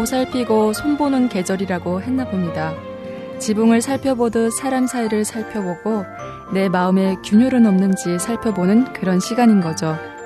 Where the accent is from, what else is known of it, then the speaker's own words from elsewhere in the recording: Busan, South Korea; 저는 똑소리 나는 부산 여자